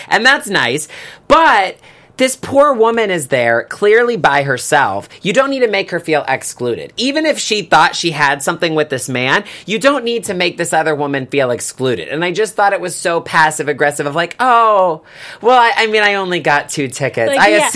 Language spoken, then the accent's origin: English; the South, United States; I grew up in the South. Now, I love the South.